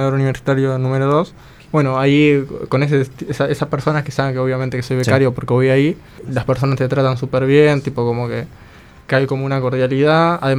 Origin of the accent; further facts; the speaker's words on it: El Pinar, Canelones, Uruguay; now in Montevideo, Uruguay; Yo soy del Pinar, me crié prácticamente ahí y vine al interior, pero me mudé a Montevideo